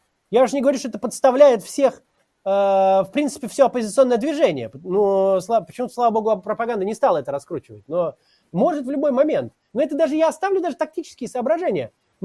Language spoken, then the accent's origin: Russian; Russia; Я россиянин, российский политик.